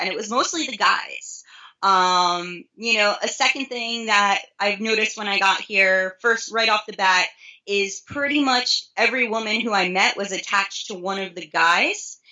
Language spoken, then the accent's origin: English; Northeast, United States; now in California, United States; You know, I was raised up on the Northeast, spent most of my time working there, moved out here, wasn't a huge fan of the scene out here.